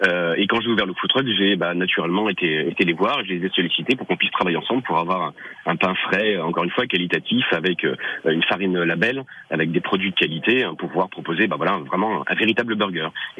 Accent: Bourgogne-Franche-Comté, France; je suis originaire de Bourgogne, un petit village viticole en Bourgogne, où on a un petit bout de terrain où mes parents ont des vignes, et le lieu s'appelle le Tout du Cru.

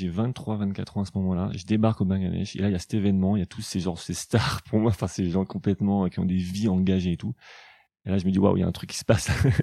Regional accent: Paris, Île-de-France, France; je m'appelle donc … je suis parisien d'origine, personne n'est parfait, 31 ans

